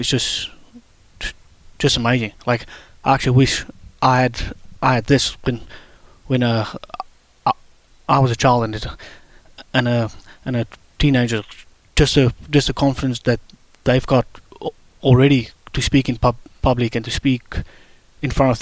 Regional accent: South Africa; So for me, as a South African growing up, my knowledge about stuttering was nothing.

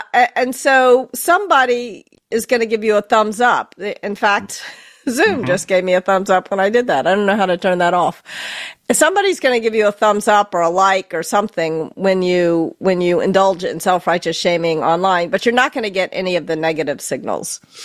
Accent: the South, United States; I was raised in the South. I'm very familiar with cry bullying.

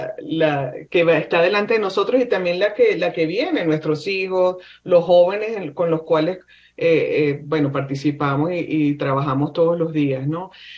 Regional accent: Venezuela; moved away; yo empecé a tomar en mi país, en Venezuela, normalmente en la playa, te compras una cerveza y tenía, no sé, 15, 16 años.

